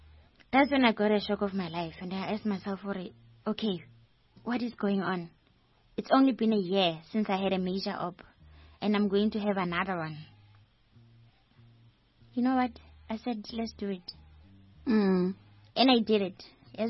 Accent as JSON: {"language": "English", "town": "Soweto", "region": "Gauteng", "country": "South Africa", "said": "I'm from Dobsonville, Soweto."}